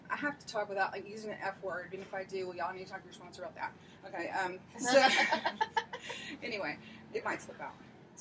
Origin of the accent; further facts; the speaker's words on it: Houston, Texas, United States; now in Alvin, United States; And I'm from Texas. I grew up in Houston, and I live in Alvin now.